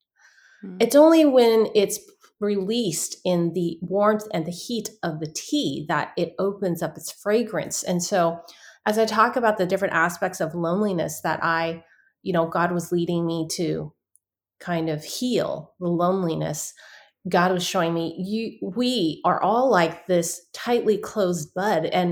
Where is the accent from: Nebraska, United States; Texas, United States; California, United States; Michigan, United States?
California, United States; San Francisco; as a Chinese American, I was born in San Francisco Chinatown, and grew up drinking tea